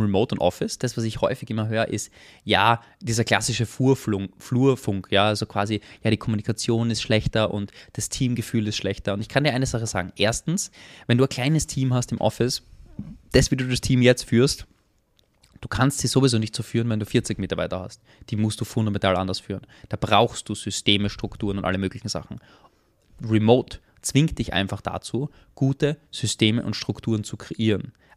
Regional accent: Graz, Styria, Austria; in Graz sitze, wo ich herkomme, ja, da leben 260.000 Menschen.

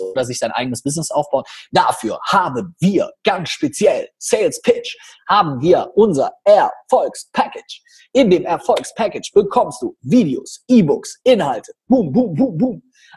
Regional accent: North Rhine-Westphalia, Germany; accent: Cologne; ich bin ja kein Kölner und lebe auch noch in Düsseldorf und arbeite in Düsseldorf, aber habe eher einen Kölner Akzent als einen Düsseldorfer.

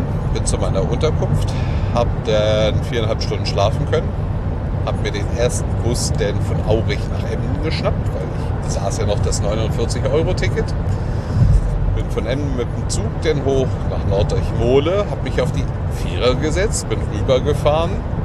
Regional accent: Luxembourg; Ich komme aus Luxemburg, ich habe hier keinen Plan.

